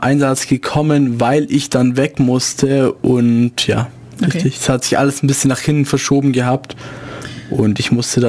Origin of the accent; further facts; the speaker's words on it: Neu-Ulm, Bavaria, Germany; also born or lived in Ulm; Aber dann ziemlich schnell nach Neu-Ulm abgesiedelt.